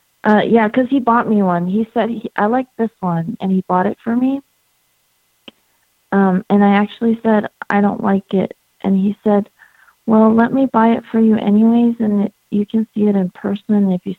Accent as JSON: {"language": "English", "country": "United States", "tie": "born there", "said": "So I was born in America, but my ethnicity is Asian."}